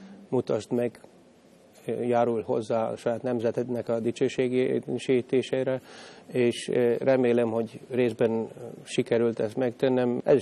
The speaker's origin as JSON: {"language": "Hungarian", "town": "Zrenjanin", "region": "Vojvodina", "country": "Serbia", "tie": "born or raised there", "said": "Ez az én ős fészkem, ahonnan kirepültem. Itt nőttem fel, Becskereken, és itt játszottam a társaimmal."}